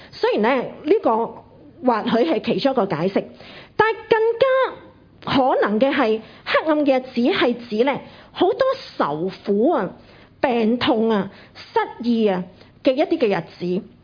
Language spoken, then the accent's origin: Cantonese; Guangdong, China; 好像我們廣東人所說，辛苦搵來自在食